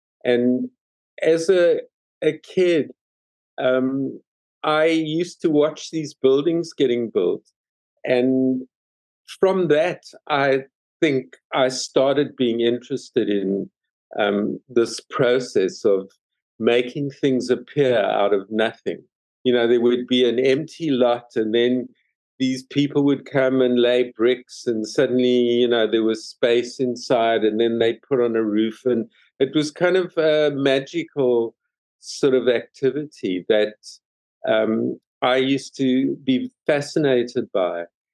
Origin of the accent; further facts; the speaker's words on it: Johannesburg, Gauteng, South Africa; growing up in Africa, there were, you know, Johannesburg was actually a modern and quite beautiful city.